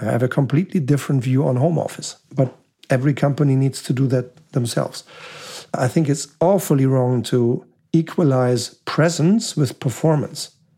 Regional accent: Germany; English is a second language; as you can see here by my accent, I was born and raised in Germany.

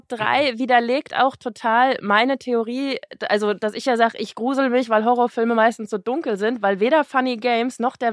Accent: Baltic coast, Germany; und ich bin an der Ostsee groß geworden.

